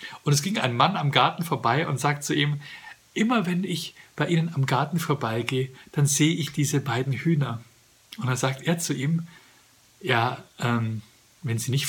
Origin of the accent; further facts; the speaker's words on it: Ingolstadt, Bavaria, Germany; weil bei uns in Ingolstadt so viele Autos mit dem Kennzeichen HN rumgefahren sind